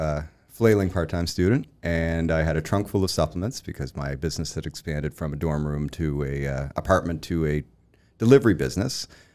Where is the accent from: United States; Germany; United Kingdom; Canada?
Canada; Rothesay, New Brunswick; moved away as an adult; now in Halifax, Canada; I am originally from Rossi, New Brunswick, which is just outside of St. John, and moved here at about 19 years of age to try my hand